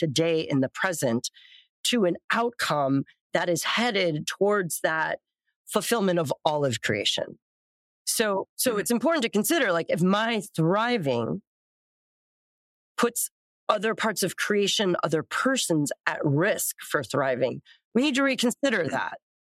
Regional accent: Midwest, United States; now in Southern California, United States; I'm from the Midwest. I now live in Southern California.

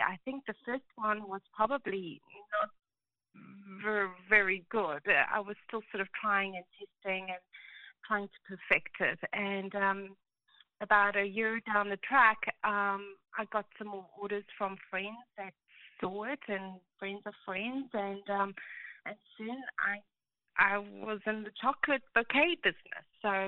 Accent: South Africa; As you can see, it sounds like I'm not from America. I'm actually from South Africa.

